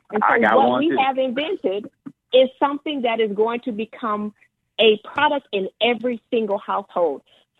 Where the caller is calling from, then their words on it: Texas, United States; we are calling from Dallas, Texas, and Abilene, Texas.